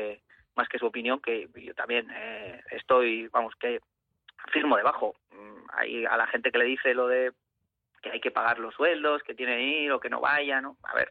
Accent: Bilbao, Basque Country, Spain; Somos de Bilbao, pero tampoco hay tanto dinero en el bolsillo como para tirar un viaje a Arabia.

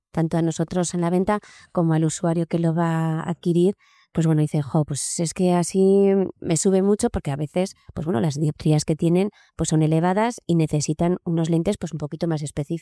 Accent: Basque Country, Spain; A nosotros, como vascos, pues nos viene muy bien, porque también somos bastante cabezones.

